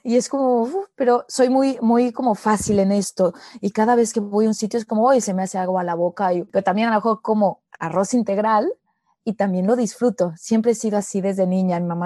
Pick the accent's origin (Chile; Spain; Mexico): Mexico; por ser mexicana me dicen la chamana